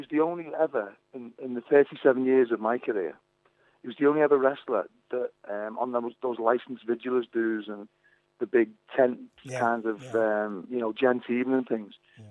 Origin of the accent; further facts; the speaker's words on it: Liverpool, North West England, United Kingdom; I'm coming from Liverpool as well, because there's no wrestlers from Liverpool. It was all Manchester, Wigan, Bradford, Leeds. So that coming from Liverpool at the time, it was like incredibly hard.